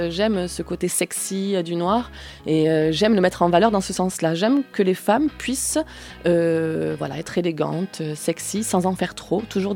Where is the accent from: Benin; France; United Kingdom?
France; Villeneuve-sur-Lot, Nouvelle-Aquitaine; born there; now in Agen, France; Je suis née à Villeneuve, mais je vis depuis plus de 20 ans sur Agen.